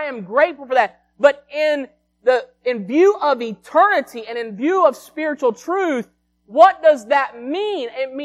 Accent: United States; I thank God that I was born and raised in America.

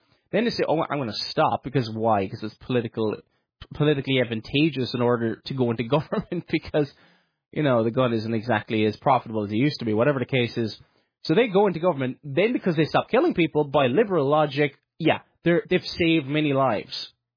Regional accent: the South, United States; I grew up in the South. The opinion of him is kind of different down South.

